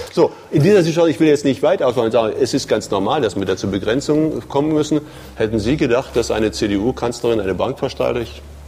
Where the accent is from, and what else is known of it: Erfurt, Thuringia, Germany; born or raised there; also born or lived in Vorkuta, Russia